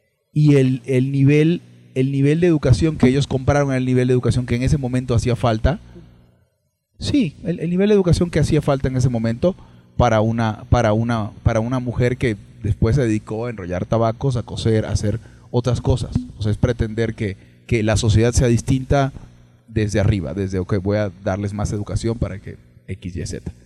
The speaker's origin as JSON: {"language": "Spanish", "country": "Venezuela", "tie": "born or raised there", "said": "cuando yo crecí en Venezuela, le preguntabas a cualquier persona y si tenía para pagar una escuela privada, la pagaba."}